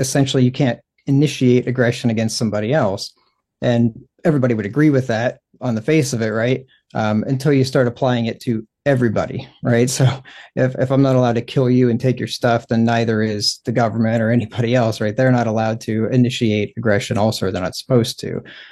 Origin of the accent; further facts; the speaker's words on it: Pennsylvania, United States; also born or lived in Cincinnati, United States / Minnesota, United States; And I grew up in Pennsylvania. I spent some time in Cincinnati in a church there where I was trained and ordained for the ministry.